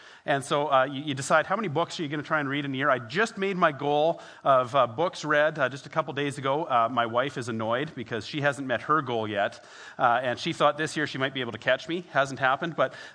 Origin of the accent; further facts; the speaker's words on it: Edmonton, Alberta, Canada; I grew up in Edmonton.